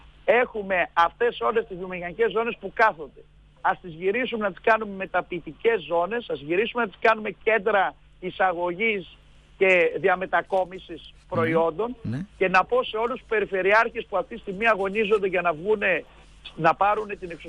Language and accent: Greek; Thessaloniki, Central Macedonia, Greece; Είμαι ο Θεσσαλονικός και η μάνα μου από τη Θεσσαλονίκη